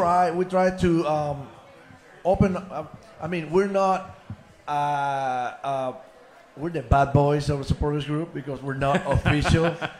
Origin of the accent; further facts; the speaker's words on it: Ecuador; English is a second language; You know, I'm from Ecuador.